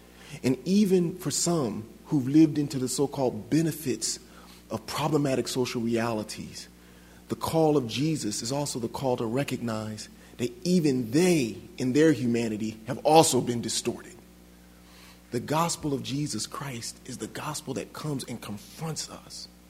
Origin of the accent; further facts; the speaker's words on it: Philadelphia, Pennsylvania, United States; I wanted to get back to Philadelphia because I grew up in Philly. I was real serious about my town. I didn't want to stay away from my town, so I had to live in New Jersey